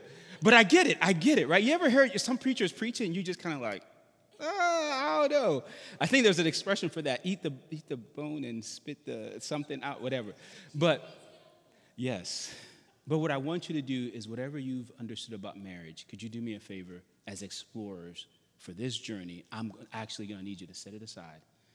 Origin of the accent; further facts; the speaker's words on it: New Orleans, Louisiana, United States; I'm from New Orleans